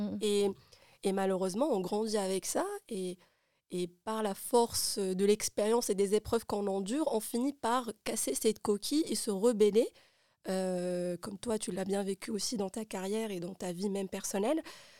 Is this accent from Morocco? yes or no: yes; Casablanca, Casablanca-Settat, Morocco; moved away as an adult; now in France; je suis marocaine aussi. Je suis née à Casablanca et j'ai grandi là-bas donc jusqu'à l'âge de 18 ans. Et c'était dans un quartier populaire et je suis arrivée en France à l'âge de 18 ans. J'en ai 37 aujourd'hui.